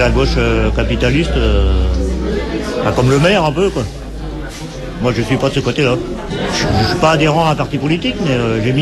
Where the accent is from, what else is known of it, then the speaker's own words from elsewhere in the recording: France; La France d'en bas, la France d'en haut, on est français comme tous les autres.